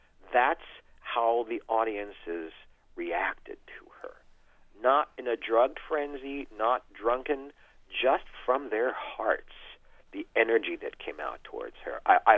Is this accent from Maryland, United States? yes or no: yes; Baltimore, Maryland, United States; also born or lived in New York; I've been lucky. I've growing up in Baltimore and New York, I've seen hundreds of famous people perform live.